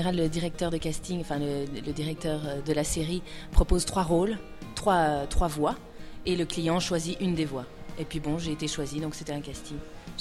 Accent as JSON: {"language": "French", "country": "Canada", "tie": "born or raised there", "moved": "as an adult", "lives_now": "France", "said": "je suis canadienne. Donc je suis née au Canada et j'ai habité 19 ans au Canada."}